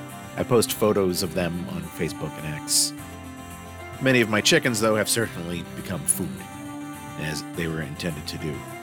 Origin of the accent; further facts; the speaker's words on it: Massachusetts, United States; I'm from Massachusetts, where it all started. New England, autumn, Halloween, Thanksgiving, pumpkin spice, everything.